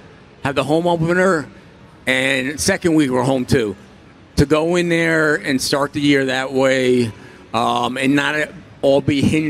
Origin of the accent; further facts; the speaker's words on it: Garfield, New Jersey, United States; I grew up in Garfield, New Jersey. You know, I was scalping tickets on Route 17 by the friggin' Houlihans